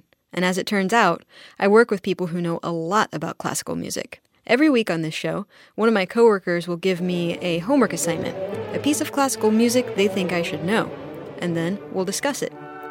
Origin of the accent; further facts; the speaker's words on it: Texas, United States; I'm from Texas.